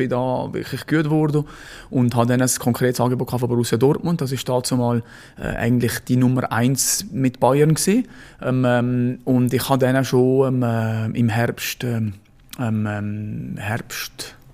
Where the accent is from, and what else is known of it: Switzerland